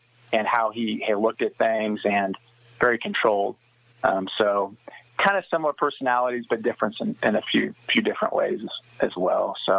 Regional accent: Smith Center, Kansas, United States; I mean, growing up in Smith Center, like, that was it.

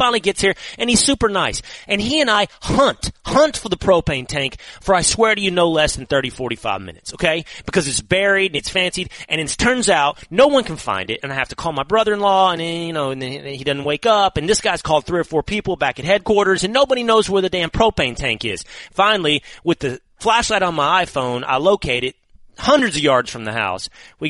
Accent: Texas, United States; Where are you from? Well, sir, I'm from Texas. I'm not saying New York.

